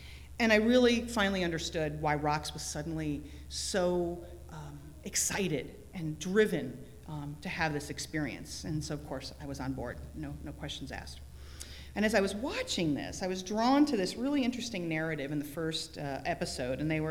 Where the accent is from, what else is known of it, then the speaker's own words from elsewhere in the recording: Connecticut, United States; Like, okay, I grew up in Connecticut, you know, it's part of, you know, Revolutionary War history.